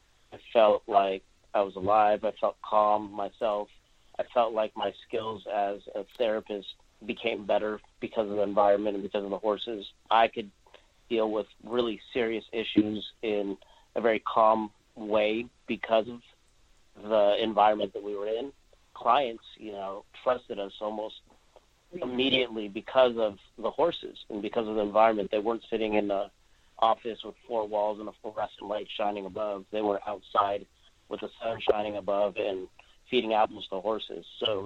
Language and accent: English; Los Angeles, California, United States; I'm a total city slicker. I was born and raised in Los Angeles, went to UCLA, went to law school here.